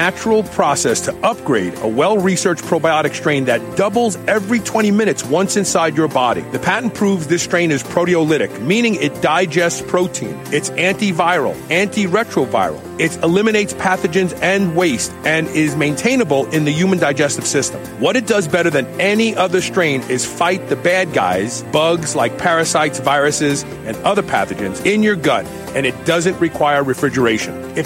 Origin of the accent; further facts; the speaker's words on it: Kentucky, United States; They're right here in my home state, Nicholasville, Kentucky.